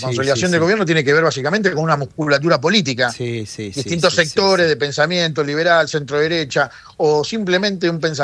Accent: Rosario, Santa Fe, Argentina; Yo soy de Rosario, hace 15 años que estamos sufriendo una guerra narco.

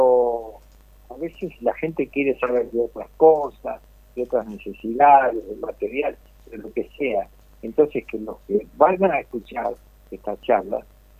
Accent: Buenos Aires Province, Argentina; born there; Yo soy nacido en la Argentina, acá en la provincia de Buenos Aires, pero mis raíces son de la montaña de Cataluña

